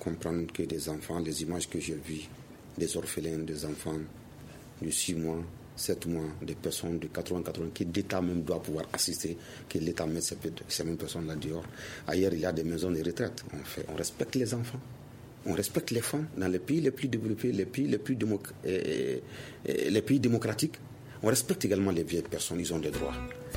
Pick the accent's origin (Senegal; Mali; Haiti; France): Mali; il faut qu'on ait quand même le courage de le dire en tant que malien et en bon malien.